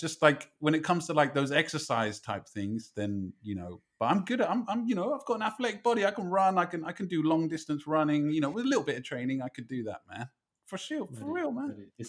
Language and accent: English; England, United Kingdom; I was born in England, I've got a British passport, I went to school here